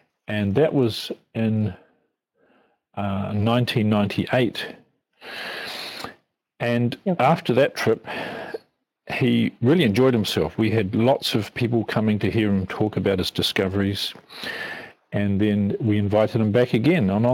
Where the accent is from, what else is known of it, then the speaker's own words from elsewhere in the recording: New Zealand; I'm from New Zealand, a little country in the South Pacific. I guess I'm fifth generation New Zealander, if you want to call it that. New Zealand's a small country